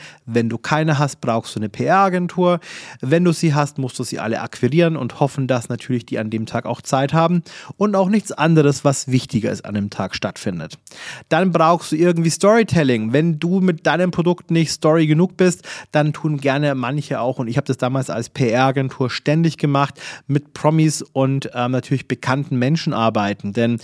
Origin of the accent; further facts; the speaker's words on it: Regensburg, Bavaria, Germany; also born or lived in Munich; ich komme ja aus Regensburg, ich bin nach vielen Jahren von München nach Regensburg gezogen